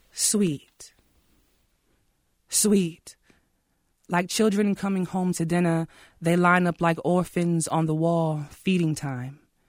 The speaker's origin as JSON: {"language": "English", "town": "Charlotte", "region": "North Carolina", "country": "United States", "said": "Like, I'm from Charlotte, and, like, our slam team last year, Slam Charlotte, was 100% male"}